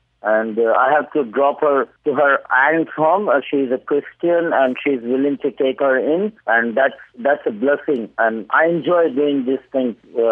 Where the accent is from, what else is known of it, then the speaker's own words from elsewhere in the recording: India; English is a second language; Being an Indian, I have special heart for India.